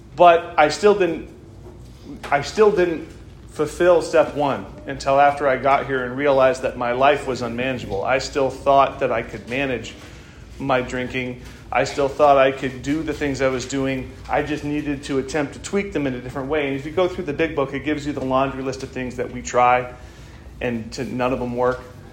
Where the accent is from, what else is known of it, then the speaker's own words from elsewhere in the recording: Santa Maria, California, United States; So I grew up around here in Santa Maria, Orchid, whatever you want to say.